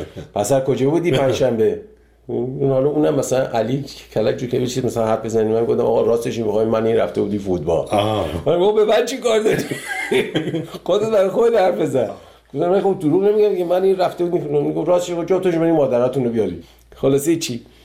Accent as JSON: {"language": "Persian", "country": "Iran", "moved": "yes", "said": "30 سال 30 خورده سال که از ایران من اومدم بیرون"}